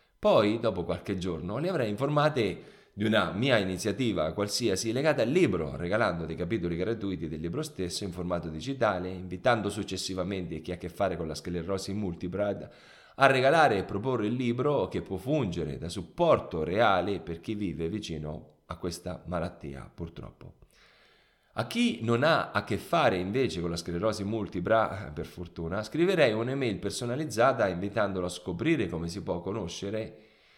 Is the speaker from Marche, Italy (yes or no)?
yes; Porto Sant'Elpidio, Marche, Italy; Siamo così partiti in questo progetto nell'organizzare una presentazione al club Juve del mio paese, che è Porto Sant'Elpidio.